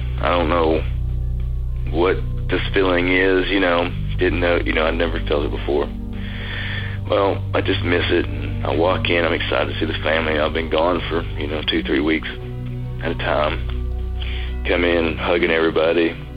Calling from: Chattanooga, Tennessee, United States; I'm from Chattanooga, Tennessee.

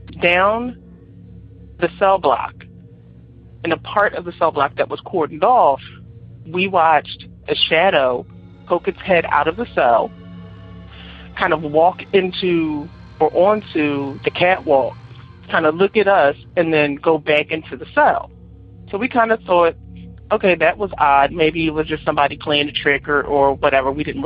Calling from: Philadelphia, Pennsylvania, United States; I'm from Philadelphia, Pennsylvania.

